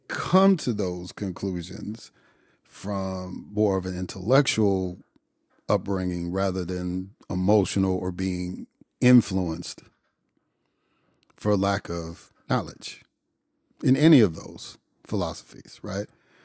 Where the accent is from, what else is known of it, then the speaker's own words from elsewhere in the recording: United States; I grew up in the United States. I've never physically left the continent landmass known as North America.